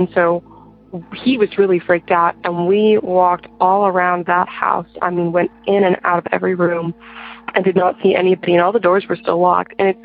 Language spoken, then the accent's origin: English; Arkansas, United States; I'm from Arkansas, and I am 17 years old